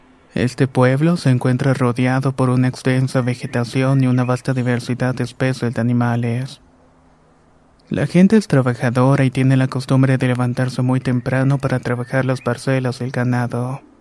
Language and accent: Spanish; Balancán, Tabasco, Mexico; also born or lived in Campeche; now in Colima, Mexico; 27 años. Vivo en Colima y soy un miembro de la Infantería de Marina. Nací en Campeche, pero me crié en un pequeño pueblo en Balancán, Tabasco.